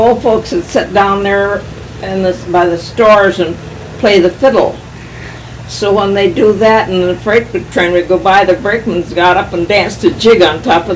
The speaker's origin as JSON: {"language": "English", "town": "Eagle Lake", "region": "Minnesota", "country": "United States", "tie": "born there", "said": "I was born in Eagle Lake, Blue Earth County, Mankato."}